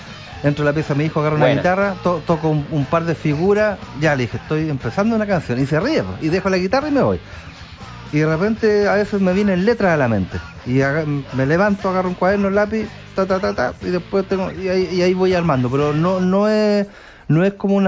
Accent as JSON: {"language": "Spanish", "country": "Chile", "said": "Como buen chileno, bueno para la chicha."}